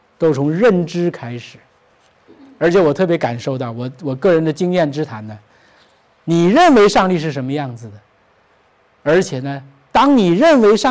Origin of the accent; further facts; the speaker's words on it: China; 这是我们中国人的传统